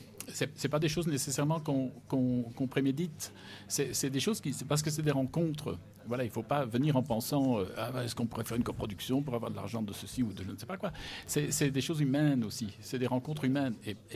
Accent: Belgium; parce que je viens de Belgique, donc on n'a pas cet équivalent chez nous.

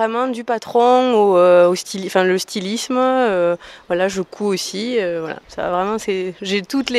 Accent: Occitanie, France; Je suis de la région toulousaine, dans le Lauragais.

